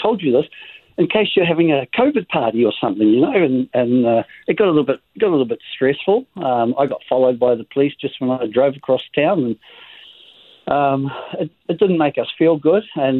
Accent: New Zealand; now in United States; where are you from? I'm from New Zealand. Why did you come here? And I just have to bite my lip and say, oh, because my wife's from here.

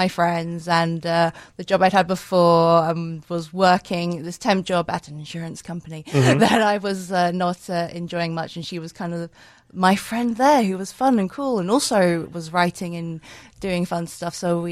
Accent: London, United Kingdom; moved away as an adult; now in United States; I am originally from London, specifically Wimbledon, and I came here because I married an American.

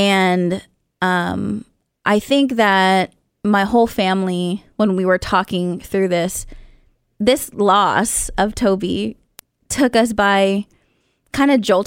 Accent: Philippines; I'm Filipino, so I call my grandmother my Apu.

